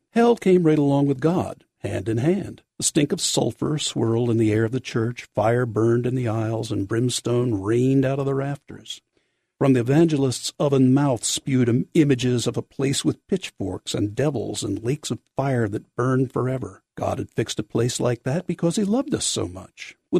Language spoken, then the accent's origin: English; New Jersey, United States; As I say, I'm from New Jersey. I tend to be probably more blunt than I should be most of the time.